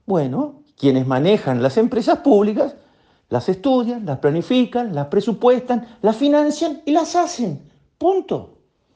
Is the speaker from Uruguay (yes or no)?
yes; Uruguay; que somos todos los uruguayos